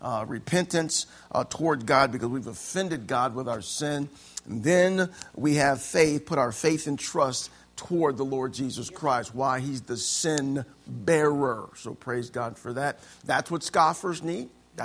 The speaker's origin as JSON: {"language": "English", "region": "Illinois", "country": "United States", "said": "By nature, I'm from Illinois. I'm a Chicago fan."}